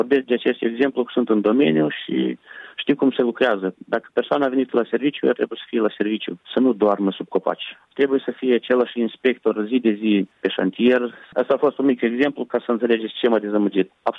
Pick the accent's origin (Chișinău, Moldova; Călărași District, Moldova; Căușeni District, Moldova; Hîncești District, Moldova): Călărași District, Moldova; Călărași; Eu sunt originar din Călăraș și merg pe drumul celălalt.